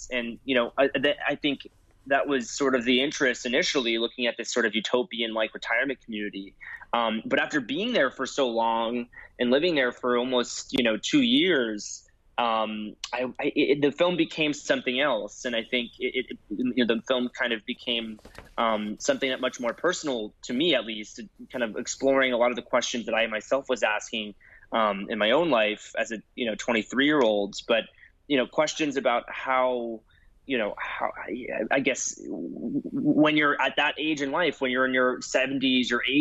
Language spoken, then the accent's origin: English; Florida, United States; Number one, I'm from Florida, and among many other things that Florida is usually looked at, I think, one of my, you know, growing up, I grew up around so many different retirement communities.